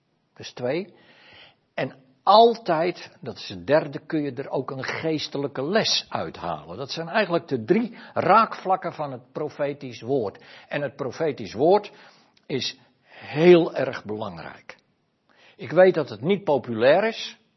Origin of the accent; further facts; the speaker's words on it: Sliedrecht, South Holland, Netherlands; born there; Ik ben in Sliedrecht geboren in 1949.